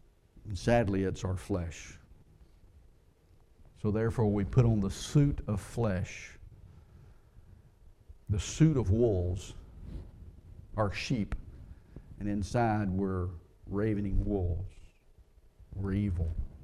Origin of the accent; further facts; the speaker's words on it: the South, United States; I'm from the South. And I said, down south, we have these things called rattlesnakes.